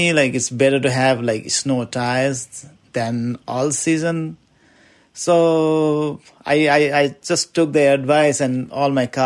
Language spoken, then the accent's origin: English; Nepal; English is a second language; now in Burlington, United States; And I live in Burlington, Vermont. I came from Nepal, and this is my 8th year in Vermont, and I love this place.